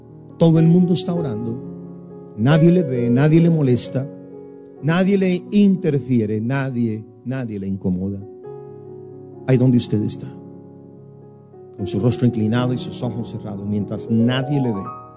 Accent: San Francisco, California, United States; also born or lived in Guatemala; now in -; Nací en Guatemala, me malcrié en San Francisco y vine acá a esta ciudad

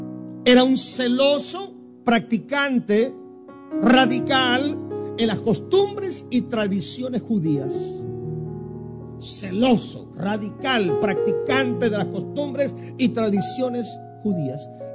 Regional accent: San Francisco, California, United States; also born or lived in Guatemala; now in -; Nací en Guatemala, me malcrié en San Francisco y vine acá a esta ciudad

